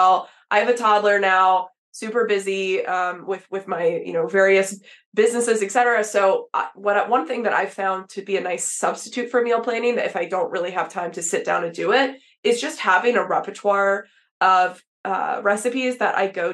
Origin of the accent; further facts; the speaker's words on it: Texas, United States; I grew up in Texas, like pretty much ate them every day.